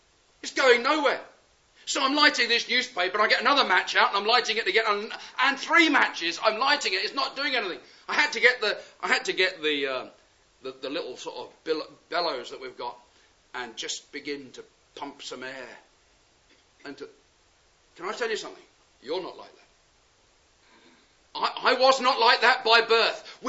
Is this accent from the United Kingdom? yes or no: yes; Eastbourne, South East England, United Kingdom; if you were to come to my hometown and stand on the seafront in the summer, just at a certain part, you'd see them playing bowls. Bless them. Some of them can hardly bend over to bowl the bowl. But there they are, all the pensioners in Eastbourne.